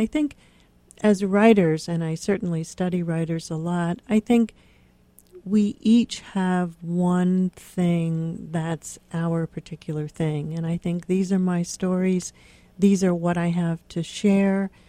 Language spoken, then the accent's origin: English; Pennsylvania, United States; It will come as no surprise to the readers of my books that I grew up in Western Pennsylvania, one of four children